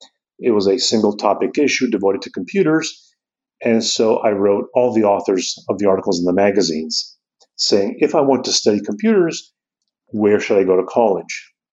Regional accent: Colombia; English is a second language; now in United States; I came to MIT from Colombia, South America.

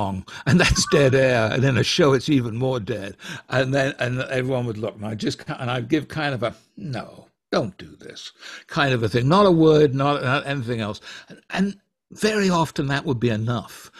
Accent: United Kingdom; And, you know, I'm British.

